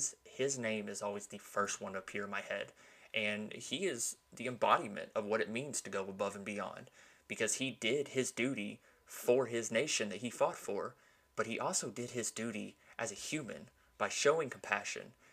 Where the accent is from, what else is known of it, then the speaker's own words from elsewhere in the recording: United States; obviously, I'm an American, so I'm mildly biased towards our own military heroes.